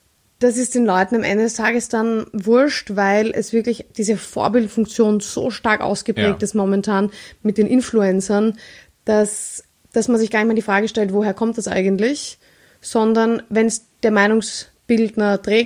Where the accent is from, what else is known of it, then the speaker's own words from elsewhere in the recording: Vienna, Austria; ich bin Wienerin